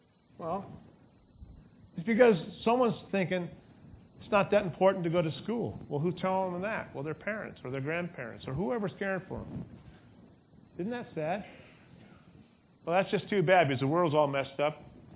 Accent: Ukiah, California, United States; born there; also born or lived in Bakersfield; My parents, I was born in Ukiah, I went to Bakerfield, moved back.

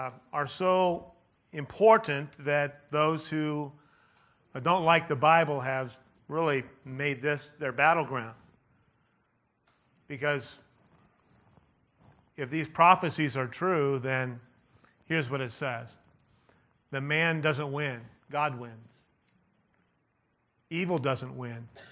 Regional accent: California, United States; Growing up in California, I remember in the 60s

